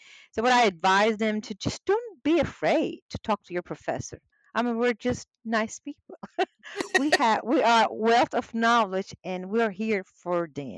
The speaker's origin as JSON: {"language": "English", "country": "Turkey", "first_language": "Turkish", "second_language": "English", "said": "my native tongue is Turkish"}